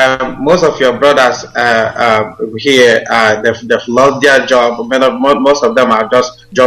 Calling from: Northern Ireland, United Kingdom; also born or lived in Padua, Italy; I'm calling from Northern Ireland, UK.

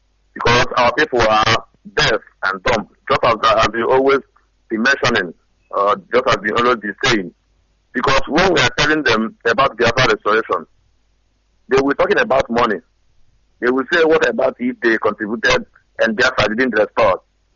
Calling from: China; So I'm calling from China.

